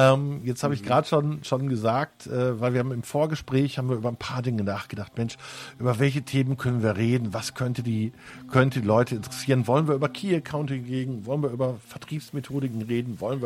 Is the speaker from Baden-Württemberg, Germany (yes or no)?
no; Duisburg, North Rhine-Westphalia, Germany; ich bin ja gebürtiger Duisburger, also ich bin hier aufgewachsen, ich habe mich immer extrem echauffiert, wenn meine Familie dat und wat gesagt hat.